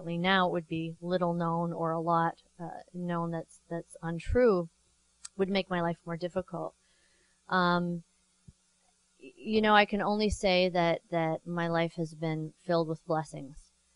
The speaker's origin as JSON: {"language": "English", "country": "Canada", "tie": "born or raised there", "said": "I didn't know any Muslims growing up. I grew up in Canada."}